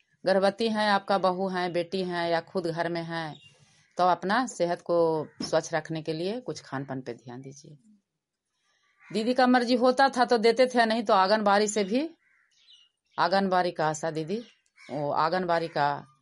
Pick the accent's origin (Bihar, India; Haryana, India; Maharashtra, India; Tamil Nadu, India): Bihar, India; Nagar Nausa; मैं ग्राम नगर नौसा का निवासी हूँ